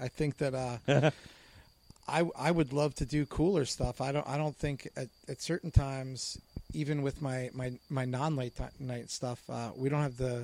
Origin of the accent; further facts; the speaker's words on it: Montauk, New York, United States; Well, you know, growing up in Montauk and having way too many beers after way too many hours at work.